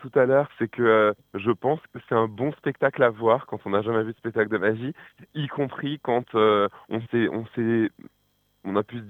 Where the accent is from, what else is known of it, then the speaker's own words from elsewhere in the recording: Grand Est, France; en Alsace, dans ma région natale